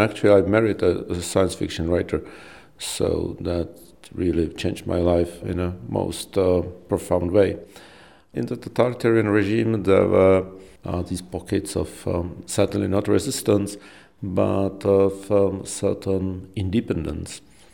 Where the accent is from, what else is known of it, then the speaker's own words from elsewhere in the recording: Bristol, South West England, United Kingdom; born there; and thus a year later, I was born in Bristol.